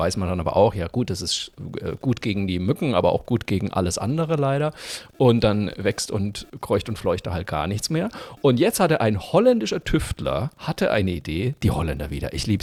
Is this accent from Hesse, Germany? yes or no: no; Bavaria, Germany; ich bin ja Franke